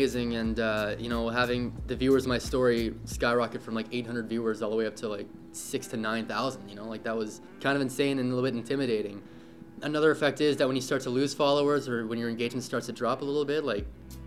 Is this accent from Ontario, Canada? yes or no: yes; Toronto, Ontario, Canada; You know, I'm a photographer from Toronto